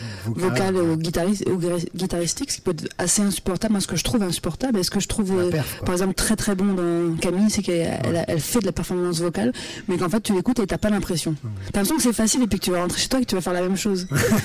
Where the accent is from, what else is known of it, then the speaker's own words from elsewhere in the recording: Nancy, Grand Est, France; Non, après, moi, je suis nancéenne.